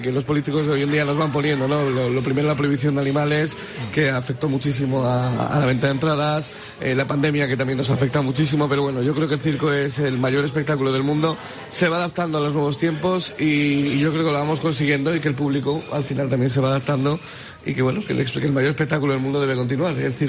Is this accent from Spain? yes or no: yes; Madrid, Community of Madrid, Spain; yo que soy de Madrid, no hay nada que ver